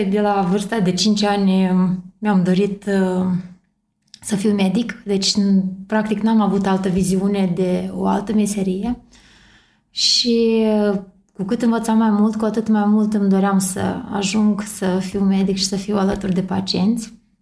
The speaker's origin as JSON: {"language": "Romanian", "town": "Soroca", "region": "Soroca District", "country": "Moldova", "tie": "born or raised there", "said": "Am copilărit în Republica Moldova, într-un orășel pe malul Nistrului, chiar la graniță cu Ucraina, un orășel foarte frumos, de orașul Soroca."}